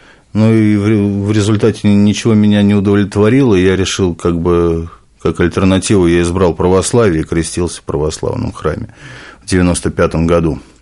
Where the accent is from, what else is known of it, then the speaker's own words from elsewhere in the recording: Moscow, Russia; Я москвич … вам уже сказали. Мне 38 лет. Прожил я всю жизнь в Москве, за исключением 3 лет, которые находился в местах лишения свободы.